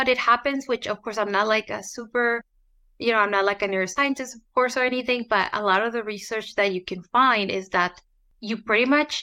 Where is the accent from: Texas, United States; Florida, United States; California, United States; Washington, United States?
California, United States; San Diego; born there; I studied food and nutrition. I was born in San Diego, but I also have really strong Mexican roots.